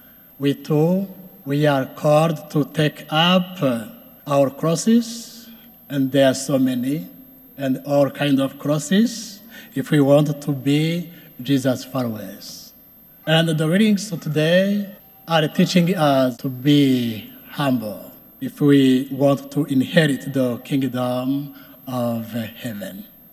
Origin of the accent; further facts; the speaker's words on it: Burundi; first language Kirundi; English is a second language; I may say this mass in my native language, Kirundi.